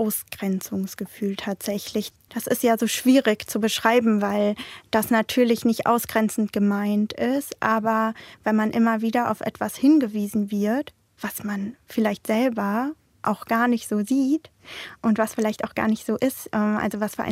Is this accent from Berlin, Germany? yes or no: no; Münster, North Rhine-Westphalia, Germany; ja, ich komme aus Münster, auch da, wo der Verlag seinen Sitz hat.